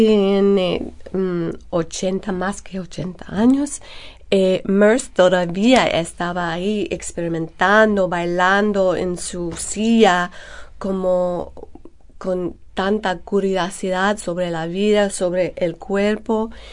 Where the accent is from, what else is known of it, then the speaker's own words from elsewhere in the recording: Louisiana, United States; Spanish is a second language; Porque nací y crecí en Luisiana del Sur, muy cerca del Golfo de México, al lado del río Mississippi.